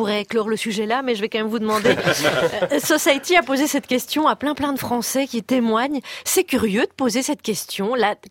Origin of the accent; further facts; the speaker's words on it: Belgium; moi, je suis belge